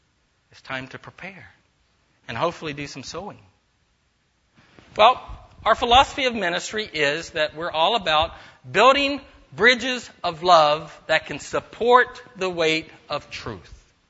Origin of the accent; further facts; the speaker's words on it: North Carolina, United States; I'm from North Carolina. But I've lost my accent. But it can come back real quick if I've been there for a while and I eat grits.